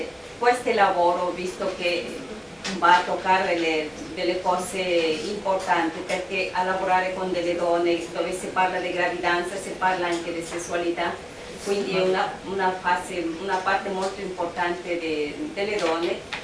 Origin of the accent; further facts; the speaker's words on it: Ecuador; sono dall'Ecuador